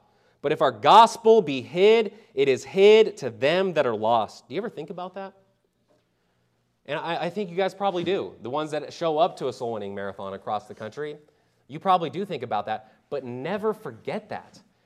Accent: Vancouver, British Columbia, Canada; I'm like, bro, it's okay. I'm from Vancouver.

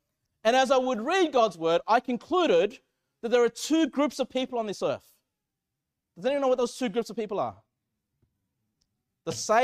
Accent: Sydney, New South Wales, Australia; I was born in Sydney. You know what I mean? I've lived in Australia pretty much my whole life. But I guess the answer to your question is Chile. Okay, my ethnicity is Chile.

